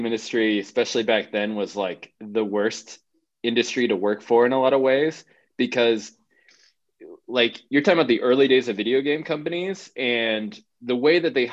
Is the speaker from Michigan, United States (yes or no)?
no; Oakhurst, California, United States; But yeah, growing up in Oakhurst was super interesting, especially because my parents are video game designers. So we have this tourist town.